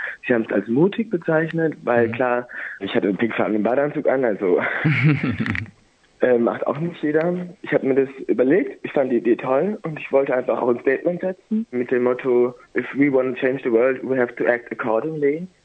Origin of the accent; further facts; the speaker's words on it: Germany; now in Berlin, Germany; ich komme ja aus Deutschland und hatte mir überlegt, also ich wusste nicht so recht, was ich machen sollte, weil ich wollte nicht in Lederhosen kommen, weil ich erstens nicht aus Bayern komme und zweitens wohne ich in Berlin